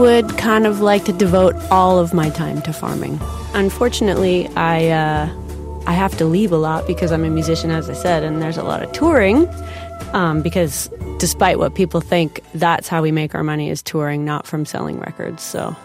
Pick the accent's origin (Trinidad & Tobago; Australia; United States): United States; I'm an American musician, and I currently reside in Vermont.